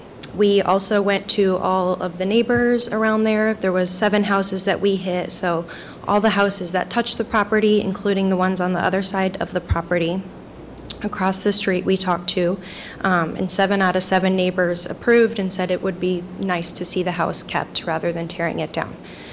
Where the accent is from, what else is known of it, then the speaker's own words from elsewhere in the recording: Kirkwood, United States; And being born and raised in Kirkwood, I really want my first home to be in Kirkwood and stay in Kirkwood.